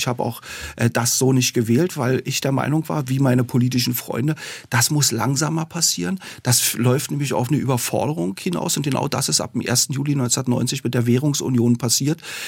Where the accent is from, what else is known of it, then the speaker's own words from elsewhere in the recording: Berlin, Germany; ich endlich meine Heimatstadt Berlin in Gänze betreten konnte